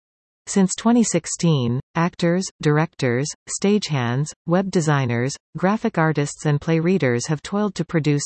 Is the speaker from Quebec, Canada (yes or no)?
no; Newmarket, Ontario, Canada; which puts Newmarket, my hometown, literally on the world map each year.